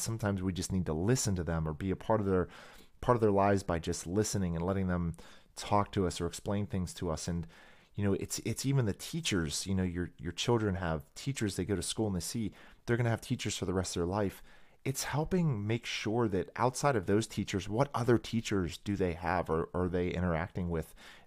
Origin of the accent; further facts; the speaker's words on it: Austria; English is a second language; moved away as an adult; now in United States; It is true that I grew up in Austria without plumbing. It is true that I moved to America alone with just a gym bag.